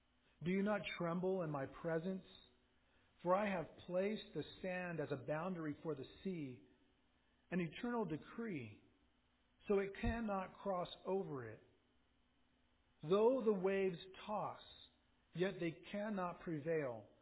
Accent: California, United States; Growing up in Orange County, I used to go to the beach and a boogie board, something that would probably kill me now.

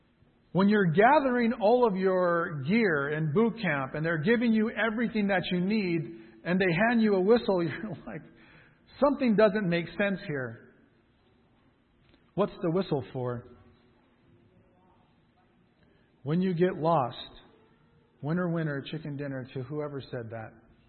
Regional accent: Anaheim, California, United States; I grew up in Anaheim. I grew up seeing police brutality.

